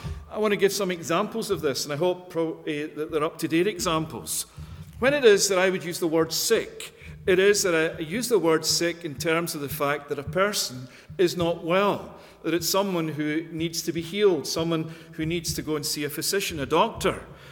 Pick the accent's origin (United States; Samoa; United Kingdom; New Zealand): United Kingdom; Scotland; me being a Scotsman and thinking that proper football is the best game in the world